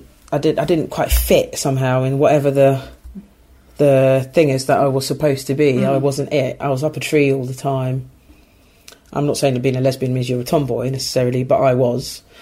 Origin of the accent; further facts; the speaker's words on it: Ghana; I was brought up in a Christian household and I went to a school. I grew up in Ghana, which is a West African country, which is very Christian.